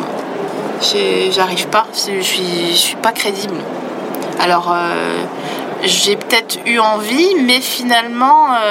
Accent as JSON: {"language": "French", "region": "Grand Est", "country": "France", "said": "comme je viens des Vosges, une partie de ma famille sont des paysans."}